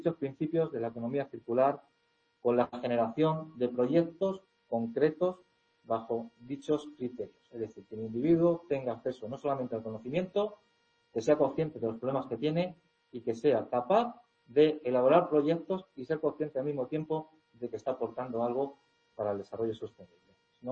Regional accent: Talavera de la Reina, Castilla-La Mancha, Spain; Yo soy de Talavera de la Reina, no soy del Real de San Vicente

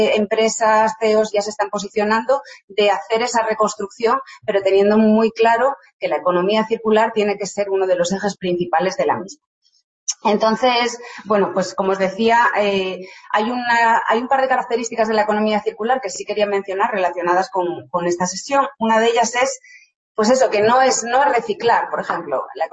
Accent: Asturias, Spain; Soy vecina del norte porque soy asturiana.

